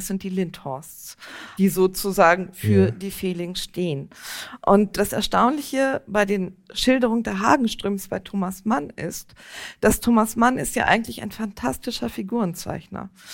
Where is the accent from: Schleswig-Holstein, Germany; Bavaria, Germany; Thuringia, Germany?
Schleswig-Holstein, Germany; Lübeck; also born or lived in Hamburg; Also ich bin in Hamburg geboren, ja, aber in Lübeck aufgewachsen.